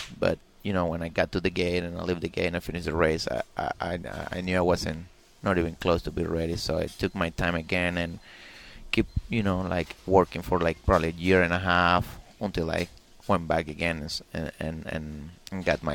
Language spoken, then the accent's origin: English; Venezuela; Well, you know, at the beginning, you know, we moved. You know, after my dad had the injury, you know, we moved to another city there that's no track around at all, you know.